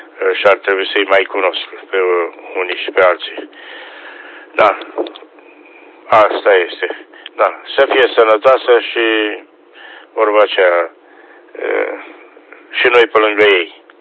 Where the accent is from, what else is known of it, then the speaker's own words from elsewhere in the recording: Tinosu, Prahova, Romania; now in Brașov, Romania; De fapt, din 40 sunt plecat din Tinosu. Am stat o perioadă atunci în timpul războiului până în 49 și după aia am revenit din nou în Brașov. Dar mai cunosc lumea de pe acolo, cam de cei de vârsta mea, ca să zic așa, la 80.